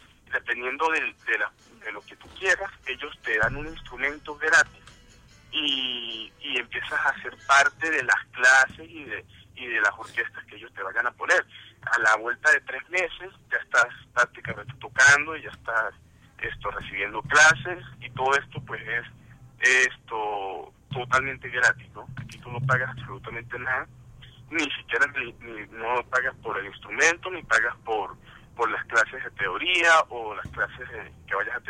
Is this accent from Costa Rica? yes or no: no; Venezuela; moved away as an adult; also born or lived in Cambridge / Wales; now in United States; yo no me vine directamente de Venezuela a Bard. Yo me vine cuando yo salí de high school en Venezuela. Yo salí a Cambridge, en Inglaterra, y estuve un año allá, y después de ahí me fui a Gales por 2 años más.